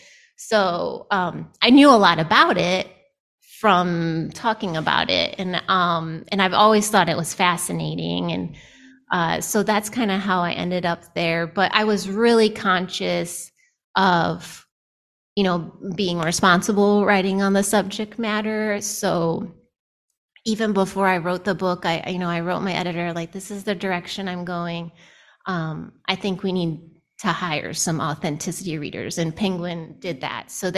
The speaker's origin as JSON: {"language": "English", "region": "Ohio", "country": "United States", "said": "and I'm from Northern Ohio, so similar, like we're, you know, last stop before Canada kind of situation."}